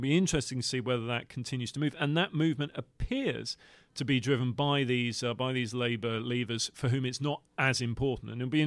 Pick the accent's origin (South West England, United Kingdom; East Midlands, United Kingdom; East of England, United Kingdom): East of England, United Kingdom; I'm from Essex, and I have people saying that I don't sound I sound from Essex.